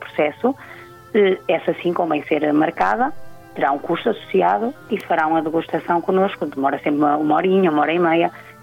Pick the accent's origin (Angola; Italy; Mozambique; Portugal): Portugal; Melgaço, Viana do Castelo; eu sou natural de Melgaço, eu e o meu marido, por isso, sem dúvida, o regressar a casa para nós era importante